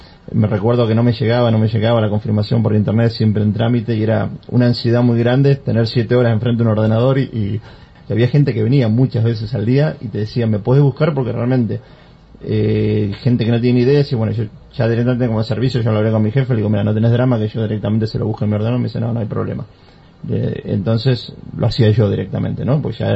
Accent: Argentina; mi inglés es totalmente limitado, siempre digo que apenas soy argentino, no sé si todavía aprendí el español, el argentino es lo único que domino.

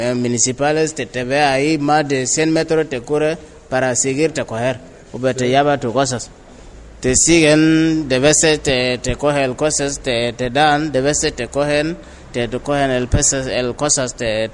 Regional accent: Senegal; Spanish is a second language; moved away as an adult; now in Madrid, Spain; Yo vine de Senegal.

